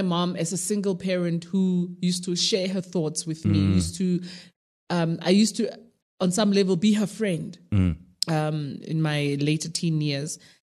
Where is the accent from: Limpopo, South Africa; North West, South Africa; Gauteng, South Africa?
North West, South Africa; Mafikeng; That's Mafikeng, which is also, Mafikeng gets to claim me because I grew up in Mafikeng.